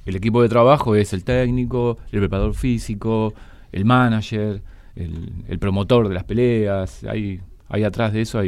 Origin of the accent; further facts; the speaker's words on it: Mataderos, Buenos Aires, Argentina; yo soy del barrio hincha de Nueva Chicago, socio hoy.